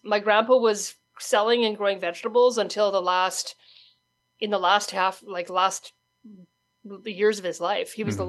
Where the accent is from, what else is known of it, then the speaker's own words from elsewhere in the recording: Manitoba, Canada; So, you know, I think, you know, I'm proud of my prairie roots. I'm a British Columbia resident now, but I go back home once a year. But I think the thing with Manitoba is that it's a resilient, tough, scrappy